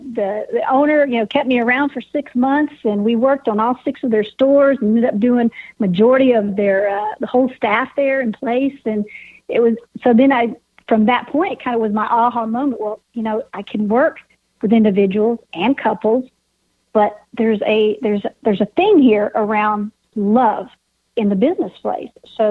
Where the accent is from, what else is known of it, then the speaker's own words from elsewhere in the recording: Texas, United States; growing up in Texas, you just didn't really realize how diverse it was until you get somewhere different that has so much diversity out there.